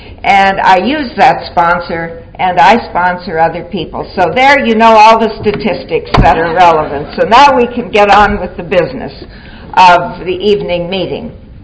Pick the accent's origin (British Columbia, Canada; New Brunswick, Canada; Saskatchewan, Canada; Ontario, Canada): Ontario, Canada; Toronto; I'm an alcoholic. Hi, everybody. I'm from Toronto, Ontario, Canada.